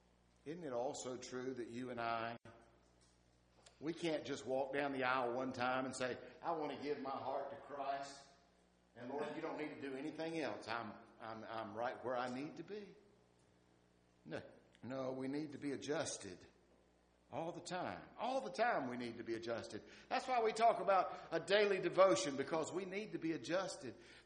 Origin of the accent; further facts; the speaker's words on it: the South, United States; born there; Yes, I was born in the South